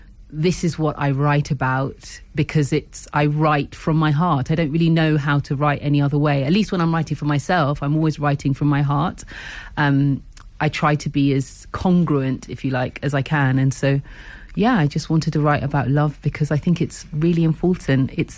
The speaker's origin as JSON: {"language": "English", "region": "London", "country": "United Kingdom", "tie": "born or raised there", "said": "South Africa, I guess, as a South African culture was probably more central to me than British culture, even though I grew up in London."}